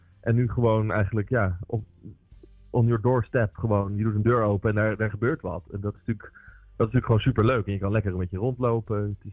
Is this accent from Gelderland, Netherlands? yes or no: no; Leiden, South Holland, Netherlands; Want ik kom zelf uit Leiden, dus ik heb het altijd een heel warm hart toegedragen.